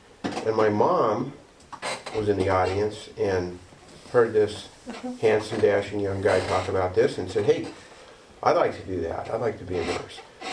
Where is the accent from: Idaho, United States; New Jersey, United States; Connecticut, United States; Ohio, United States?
Idaho, United States; Coeur d'Alene; Yeah, I was born and raised in Coeur d'Alene and spent every summer up here of my life until I was probably about 16